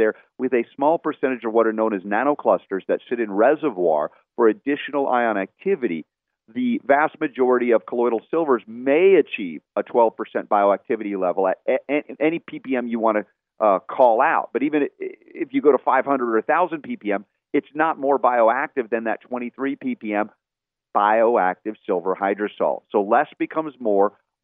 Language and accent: English; United States; the assumption from an American mindset, and I'm an American